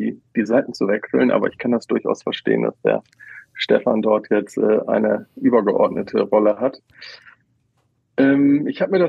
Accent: Bremen, Germany; moin als Bremer nach Hamburg.

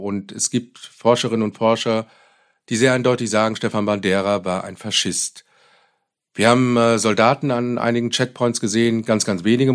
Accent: Germany; Auch das ist natürlich für uns, gerade als Deutsche, teilweise sehr verstörend gewesen.

